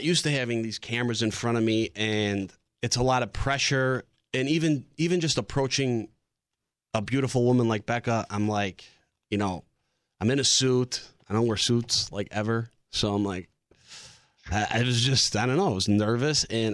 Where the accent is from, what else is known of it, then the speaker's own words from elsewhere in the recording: Chicago, Illinois, United States; It's Italian. I'm from Chicago.